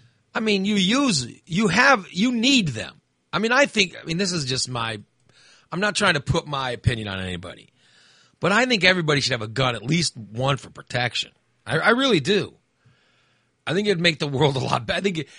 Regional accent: Illinois, United States; Like I said, I grew up in Macoupin County. I'm a Macoupin County Democrat. I grew up down there.

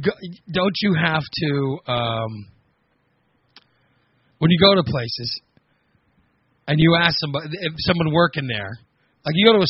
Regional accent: Illinois, United States; I'm from Illinois. We don't have legalized marijuana here.

